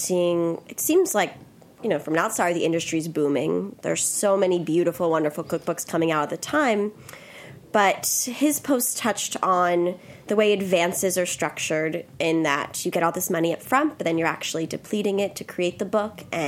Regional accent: Philadelphia, Pennsylvania, United States; I'm from Philadelphia

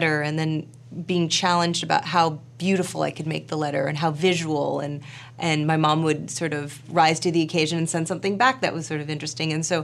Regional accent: New York City, New York, United States; I mean, I grew up in New York City, and my mom is sort of this stunning kind of patrician blonde

